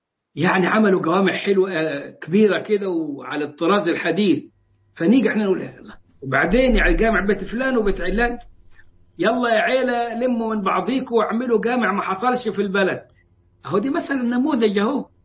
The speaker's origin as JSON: {"language": "Arabic", "country": "Egypt", "said": "اتبنى زمان عندنا في مصر قبل كام سنه كده مسجد اسمه الرحمن الرحيم في شارع صلاح سالم"}